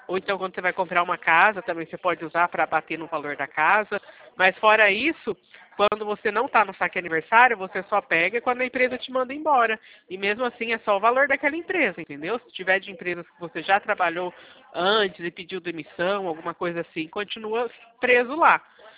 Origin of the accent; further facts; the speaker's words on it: Bebedouro, São Paulo, Brazil; Araraquara? Sou de Bebedouro, eu te mando aqui certinho o endereço do escritório.